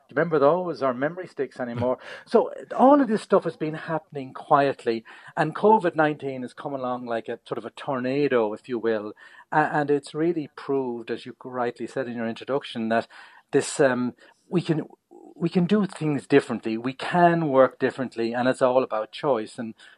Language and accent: English; Timolin, Leinster, Ireland; growing up in County Kildare and Timolin, as they'd call it at home